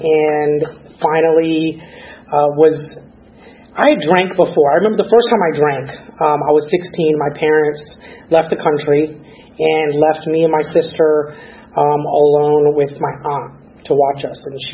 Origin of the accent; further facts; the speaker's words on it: Orlando, Florida, United States; my family and myself, we immigrated here to the United States, Orlando, back in like the 80s, and I grew up there in Orlando